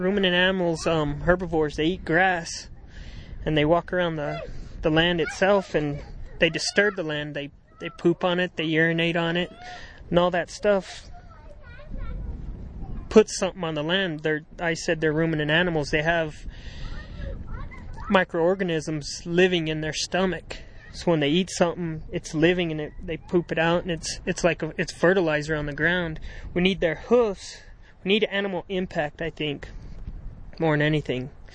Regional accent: New Mexico, United States; I am a fifth generation rancher. I'm from New Mexico. And I kind of grew up doing it.

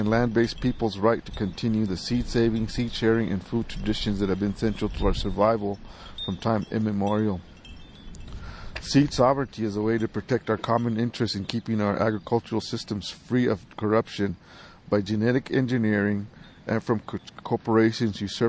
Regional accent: Tesuque Pueblo, New Mexico, United States; I'm from Tisuki Pueblo.

